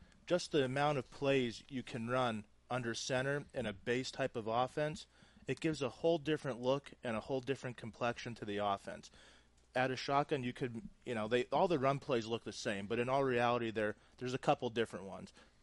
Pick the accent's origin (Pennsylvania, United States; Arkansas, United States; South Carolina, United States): Pennsylvania, United States; let me tell you something about my area where I grew up in Pennsylvania. It is 100% football there. I mean, everything shuts down for football. Trust me. It is, it's a blue-collar area.